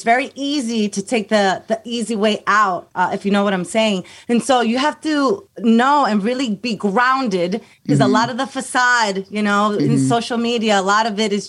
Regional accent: United States; I'm like, I'm an American. I was born and raised. I went to school here. Just because I'm Spanish doesn't mean I don't understand what my surrounding is.

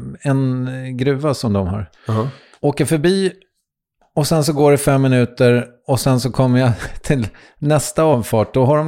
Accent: Strängnäs, Södermanland, Sweden; jag är från Strängnäs

